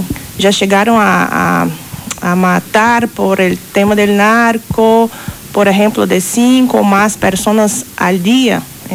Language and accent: Spanish; Paracatu, Minas Gerais, Brazil; Spanish is a second language; yo soy de la provincia de Minas Gerais. Uh-huh. Una provincia que hace divisa con el Río de Janeiro.